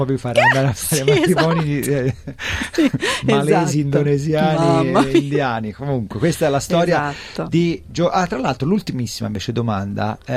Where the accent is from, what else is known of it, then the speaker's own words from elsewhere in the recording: Tuscany, Italy; sono toscano